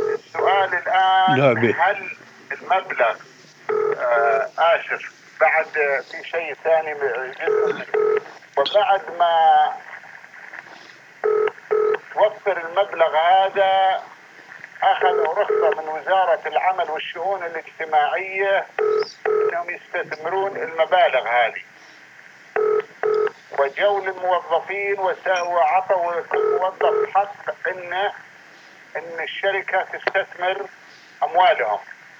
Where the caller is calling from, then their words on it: Saudi Arabia; أنا أكلمك من السعودية